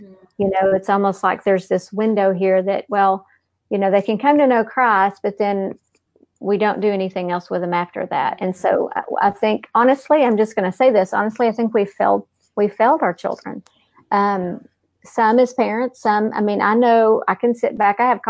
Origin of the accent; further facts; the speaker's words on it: Texas, United States; accent: Texas; if my Texas accent throws you off, I'm really sorry, but we're deep in the heart of Texas here.